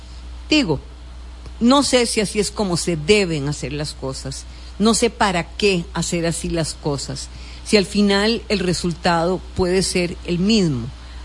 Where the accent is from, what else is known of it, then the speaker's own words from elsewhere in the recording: Costa Rica; las huellas que dejan en nosotros como costarricenses.